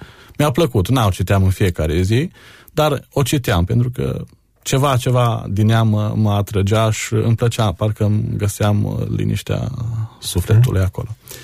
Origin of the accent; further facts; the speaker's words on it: Șiria, Arad County, Romania; tatăl meu și acum este antrenor de fotbal acolo la noi în sat, antrenor la Șiria, la copii, și încă de mic am practicat acest sport, fotbalul